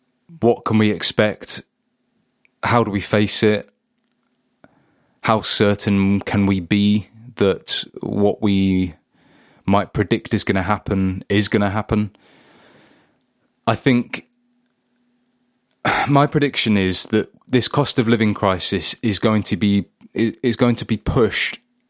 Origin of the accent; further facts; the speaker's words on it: England, United Kingdom; And I was a bit reticent about moving here as an Englishman